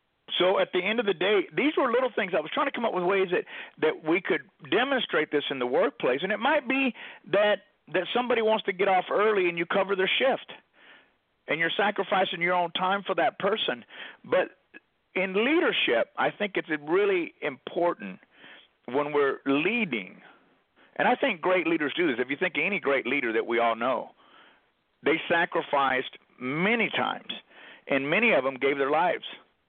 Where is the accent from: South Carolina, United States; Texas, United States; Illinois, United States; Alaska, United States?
Texas, United States; I grew up in Texas, so it's a natural habit for me to open doors for women.